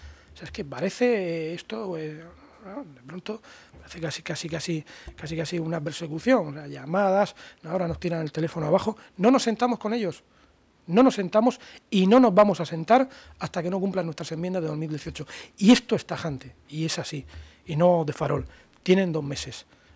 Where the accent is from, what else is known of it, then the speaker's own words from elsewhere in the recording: Region of Murcia, Spain; sino como murciano, como contribuyente, como persona que ama y quiere su tierra